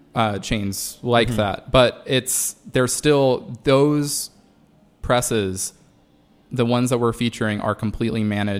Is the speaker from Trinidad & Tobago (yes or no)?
no; Charlotte, North Carolina, United States; also born or lived in Chapel Hill; now in Washington, United States; I came from North Carolina to D.C. Grew up in Charlotte and lived in the Chapel Hill area for many years, and came up to D.C.